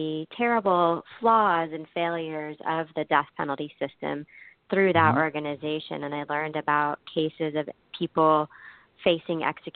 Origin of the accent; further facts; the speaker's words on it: Kentucky, United States; and that's when my home state of Kentucky was preparing to carry out its first execution in more than 30 years.